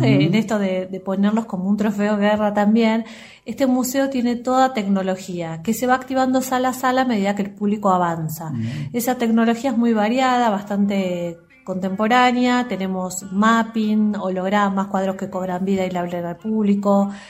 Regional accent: Buenos Aires, Argentina; now in Salta, Argentina; Yo particularmente soy de Buenos Aires, soy porteña, y me acuerdo que cuando yo me mudo a Salta, me mudo en junio

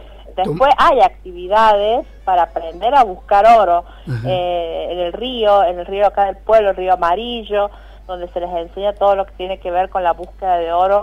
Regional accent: San Luis, Argentina; por ayudarte a difundir mi pueblo

